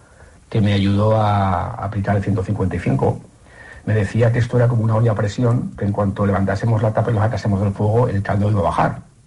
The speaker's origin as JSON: {"language": "Spanish", "region": "Aragon", "country": "Spain", "said": "yo soy aragonés y vivo en Aragón"}